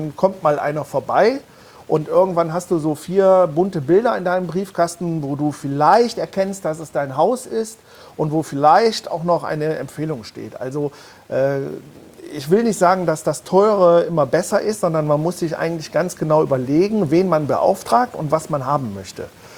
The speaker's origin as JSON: {"language": "German", "town": "Mönchengladbach", "region": "North Rhine-Westphalia", "country": "Germany", "said": "ich komme aus Mönchengladbach."}